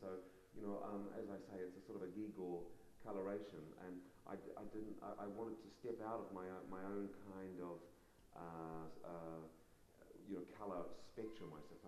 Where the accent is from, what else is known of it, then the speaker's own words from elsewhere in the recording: New Zealand; growing up in New Zealand, you know, we have the beautiful offset printed books